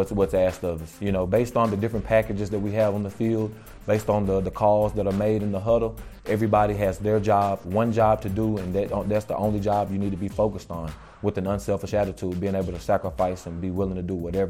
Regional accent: Paducah, Kentucky, United States; It's close to home. I'm from Paducah, Kentucky. So my family will be able to come and see me week in and week out

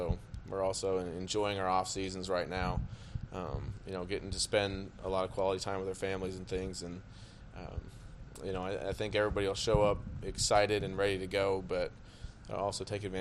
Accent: Arizona, United States; I'm from Arizona and spend, now that my kids are getting older, not as much time in Arizona in the off season

